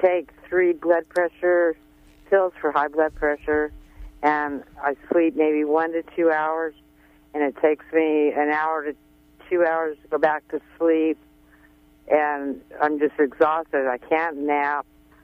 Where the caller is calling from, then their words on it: Alderpoint, California, United States; Hi, I'm over the hill by Alder Point.